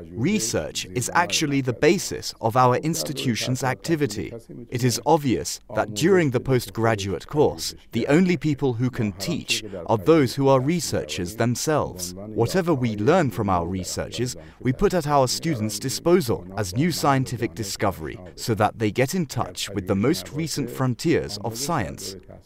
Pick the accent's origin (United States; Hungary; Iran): Iran; Furutaqe, Razavi Khorasan; I was born in July 1960 in the village of Furutaqe, in the outskirts of the city of Kashmar, in the Khorasan Razavi province. Therefore, I am a villager, a rustic, and I am proud to say it.